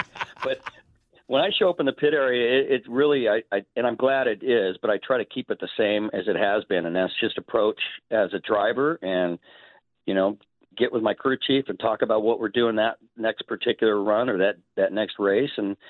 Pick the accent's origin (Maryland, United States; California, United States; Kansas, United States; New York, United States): California, United States; I grew up in California.